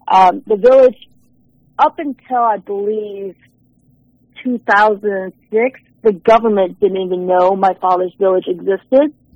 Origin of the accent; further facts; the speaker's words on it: Manhattan, Kansas, United States; And, you know, I was raised here in Manhattan, Kansas, and so were my siblings.